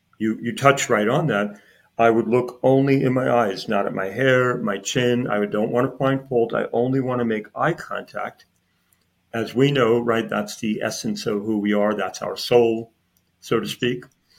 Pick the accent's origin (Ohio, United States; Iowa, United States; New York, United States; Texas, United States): New York, United States; Brooklyn; I always tell people, Dr. Selena, I'm from Brooklyn.